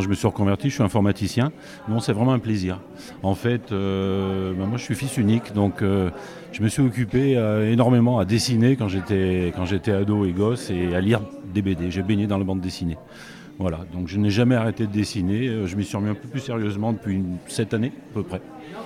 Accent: Savigny-sur-Ardres, Grand Est, France; Je suis de Savigny-sur-Ardre, c'est à 15 minutes au nord-ouest de Reims.

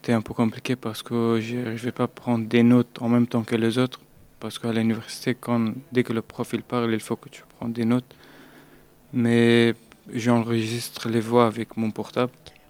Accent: Afghanistan; now in France; En fait, je viens d'Afghanistan.

